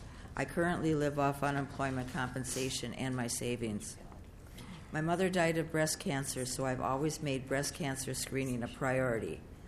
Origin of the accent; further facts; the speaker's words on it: Minnesota, United States; I grew up in Minnesota and currently live in Little Canada.